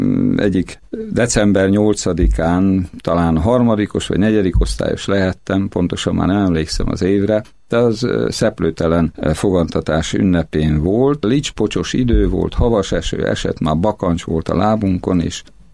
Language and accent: Hungarian; Borszörcsök, Veszprém County, Hungary; Hát ez nagyon szép helyen nevelődtem, Somlóhegynek a tövében, Borszörcsök nevű kis faluban, ahol nagyon vidám, boldog gyermekkorunk volt.